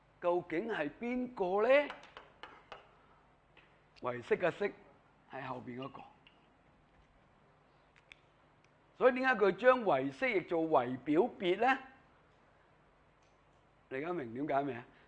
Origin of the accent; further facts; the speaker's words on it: China; 咁我哋中國人咧，呢兩個字咧都會譯佢做色嘅啊